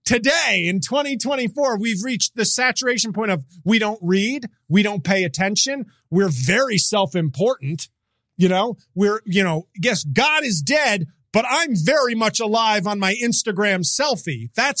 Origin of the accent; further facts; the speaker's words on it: New Jersey, United States; You love the fact that I'm from Jersey?